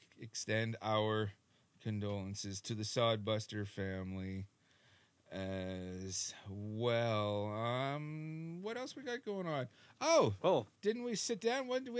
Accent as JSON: {"language": "English", "country": "Canada", "said": "I'm so Canadian"}